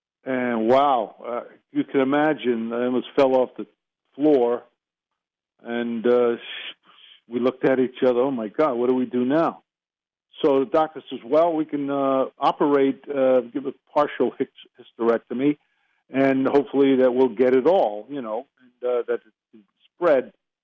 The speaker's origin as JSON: {"language": "English", "town": "Brockton", "region": "Massachusetts", "country": "United States", "said": "Yeah, I'm from Brockton."}